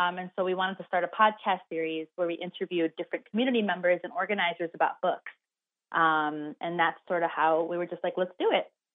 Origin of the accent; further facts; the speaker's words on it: Chicago, Illinois, United States; I was born and raised in Chicago on the far east side, South Chicago area, and I've been organizing for about 10 years now.